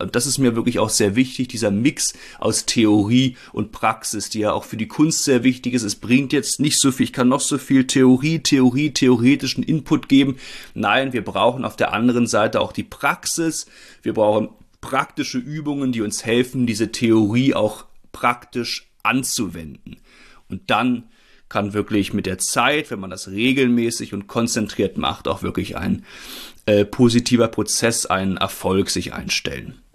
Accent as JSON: {"language": "German", "region": "Berlin", "country": "Germany", "tie": "born or raised there", "said": "Geboren wurde ich 1992 in der Hauptstadt in Berlin. Dort bin ich auch 20 Jahre lang aufgewachsen. Dort bin ich zur Schule gegangen."}